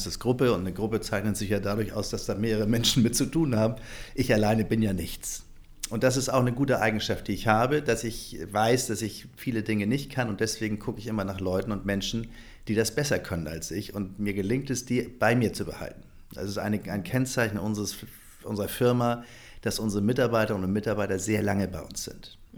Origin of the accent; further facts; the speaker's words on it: Norderstedt, Schleswig-Holstein, Germany; also born or lived in Hamburg; Ja, also ich bin geboren in Hamburg, meine Eltern auch. Aber ehrlicherweise bin ich aufgewachsen in Norderstedt. Geboren in Hamburg, weil Norderstedt kein Krankenhaus hatte.